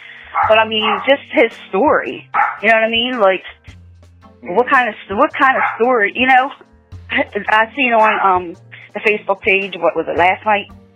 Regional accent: Baltimore, Maryland, United States; because I am from Baltimore and Serial intrigued me because, you know, it was from here.

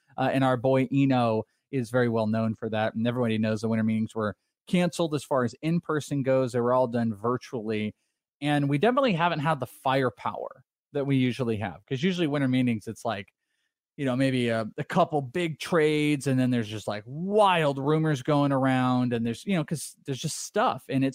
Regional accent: Arizona, United States; I say here because I'm from Arizona and, you know, these are guys that I watched

